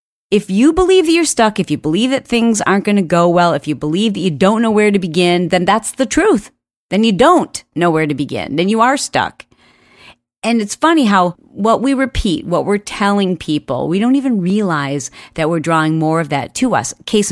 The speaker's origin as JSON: {"language": "English", "region": "Michigan", "country": "United States", "tie": "born or raised there", "said": "Now, I grew up in Michigan"}